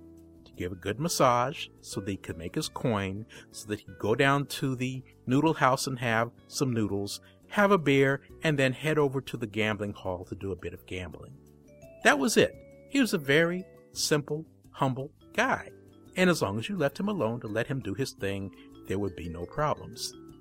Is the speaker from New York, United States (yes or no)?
no; Seattle, Washington, United States; growing up in Seattle and going to school with pretty much everybody in the world, including no small number of kids from Japan